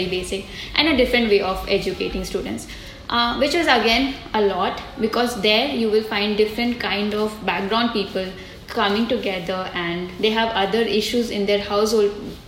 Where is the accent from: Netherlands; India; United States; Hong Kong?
India; Kolkata, West Bengal; now in Delhi, India; then I came to Delhi from, I was originally from Kolkata in India, and then I came to Delhi